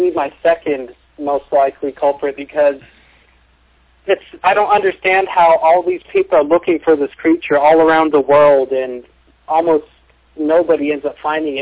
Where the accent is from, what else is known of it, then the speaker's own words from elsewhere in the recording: Las Vegas, Nevada, United States; Well, I grew up in Las Vegas.